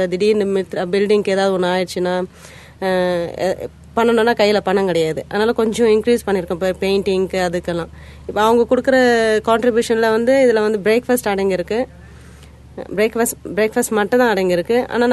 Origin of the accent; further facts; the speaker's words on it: Auroville, Tamil Nadu, India; நான் 3 மாதம் கை குழந்த. எங்கள் அம்மா ஆரோவில்க்கு வந்தது. நாங்கள் இங்கேயே இருந்தோம். ஆரோமாடலே தங்கி அங்கே வளர்ந்தேன்.